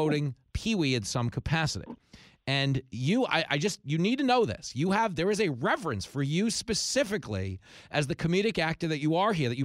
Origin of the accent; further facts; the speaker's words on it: Levittown, New York, United States; I grew up in Levittown on Long Island. We went to a United Artists Theater on Hempstead Turnpike that's not there anymore.